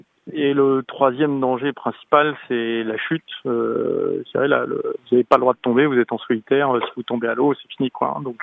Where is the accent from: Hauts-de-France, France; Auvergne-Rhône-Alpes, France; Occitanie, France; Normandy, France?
Normandy, France; Granville; je suis Granvillais, j'ai toujours quasiment toujours vécu ici, j'habite à 10 km de Granville, à Lingreville, et c'est une région qui est magnifique.